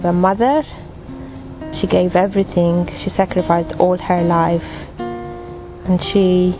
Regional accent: Malta; now in Sydney, Australia; I'm originally from Malta, but I live in Sydney.

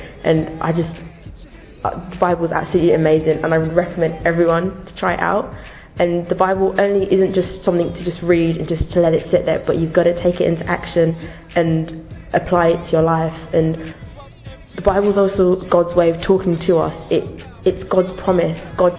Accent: Jamaica; born there; I was born in Jamaica.

